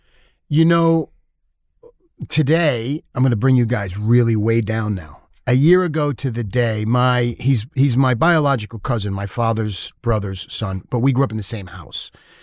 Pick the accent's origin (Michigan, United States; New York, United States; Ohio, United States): New York, United States; I'm also, you know, we're from New York.